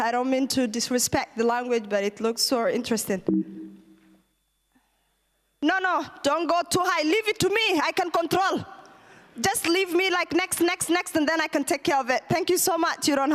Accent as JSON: {"language": "English", "country": "Kenya", "tie": "born or raised there", "said": "So we grew up in Kenya."}